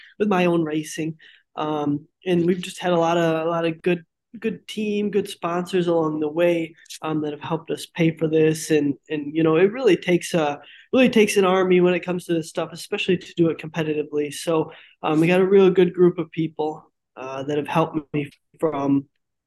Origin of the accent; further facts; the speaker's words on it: Grand Rapids, Michigan, United States; So I'm from Grand Rapids, Michigan.